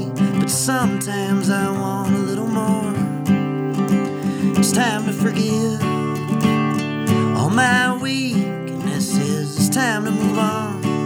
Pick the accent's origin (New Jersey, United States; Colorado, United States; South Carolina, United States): Colorado, United States; Louisville; I grew up in Louisville, which is just east of Boulder, a few miles.